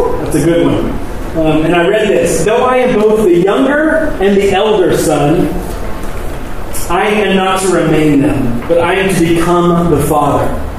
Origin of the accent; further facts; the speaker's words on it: the South, United States; Growing up in the South, Southern Baptist, I heard this story.